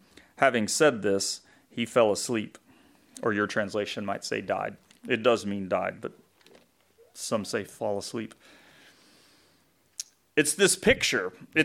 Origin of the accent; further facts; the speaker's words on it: the South, United States; accent: southern; somebody noticed my southern accent yesterday